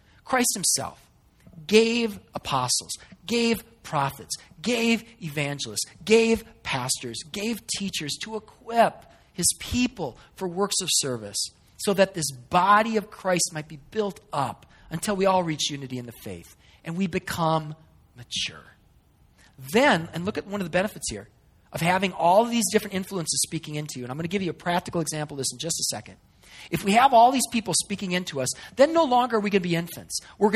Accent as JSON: {"language": "English", "town": "Hastings", "region": "Minnesota", "country": "United States", "tie": "born or raised there", "lives_now": "Shoreview, United States", "said": "that I didn't get growing up in Hastings, that I didn't get from my church in New Ulm, that I didn't get here in Shoreview."}